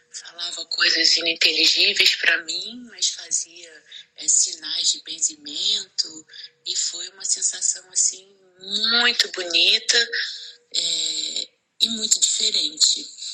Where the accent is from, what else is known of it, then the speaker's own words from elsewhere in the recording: Rio de Janeiro, Brazil; now in Mococa, Brazil; de Mococa, interior de São Paulo, mas sou carioca.